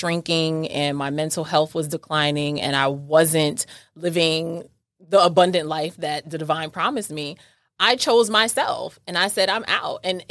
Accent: New York, United States; I'm from New York, you know, so it was in me, girl.

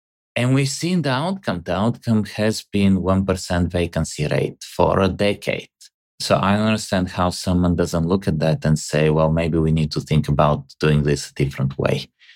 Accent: Bulgaria; I come from Bulgaria, maybe you remember. So I'm very aware how things evolved in Eastern Europe

